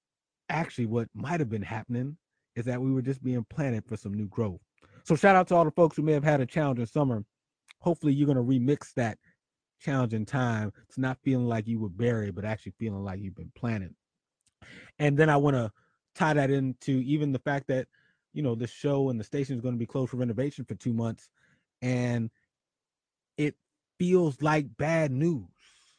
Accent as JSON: {"language": "English", "town": "Philadelphia", "region": "Pennsylvania", "country": "United States", "tie": "born or raised there", "said": "Daryl from my hometown, City of Brotherly Love"}